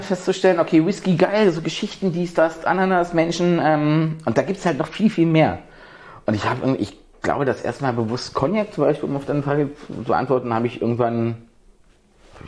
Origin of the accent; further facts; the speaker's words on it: Brandenburg, Germany; Ach hier, 70, 80 Kilometer von hier. Wirklich tiefste märkische Provinz.